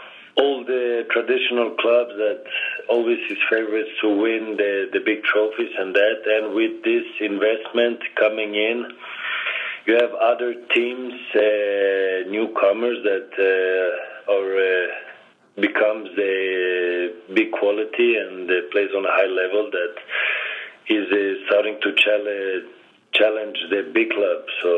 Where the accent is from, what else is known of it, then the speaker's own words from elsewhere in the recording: Milan, Lombardy, Italy; English is a second language; moved away as an adult; because I came from Milan and it was a different world from what it is today.